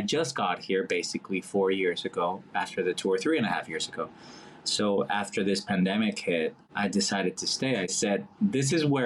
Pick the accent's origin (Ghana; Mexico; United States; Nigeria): Mexico; English is a second language; Growing up in Mexico